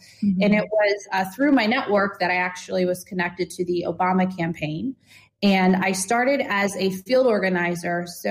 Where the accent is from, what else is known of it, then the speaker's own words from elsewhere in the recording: Denver, Colorado, United States; You know, I'm from Denver, Colorado.